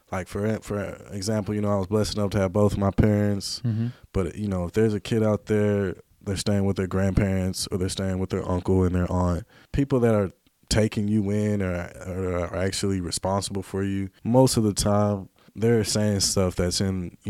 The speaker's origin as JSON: {"language": "English", "town": "Hot Springs", "region": "Arkansas", "country": "United States", "tie": "born or raised there", "said": "I grew up here. You're talking to a born and raised native of Hot Springs, Arkansas."}